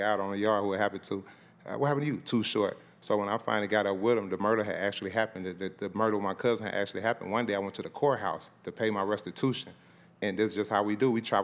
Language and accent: English; Arkansas, United States; As far as me, I'm from Arkansas. My dad got killed when I was 2.